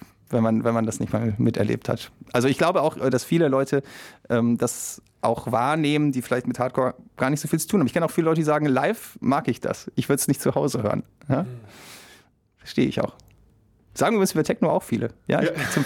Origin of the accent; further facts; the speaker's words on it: North Rhine-Westphalia, Germany; wir kommen aus dem Ruhrpott und im Ruhrgebiet war gerade zu der Zeit, als wir angefangen haben, so in den frühen Nullerjahren